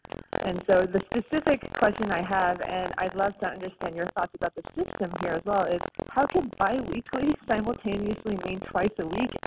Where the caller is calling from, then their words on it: Seattle, Washington, United States; I'm calling in from Seattle.